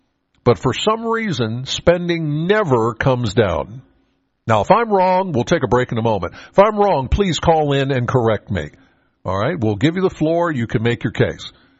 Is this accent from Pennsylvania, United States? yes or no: yes; Penns Valley, Pennsylvania, United States; Okay, I'm not a borough resident. I'm from Penns Valley.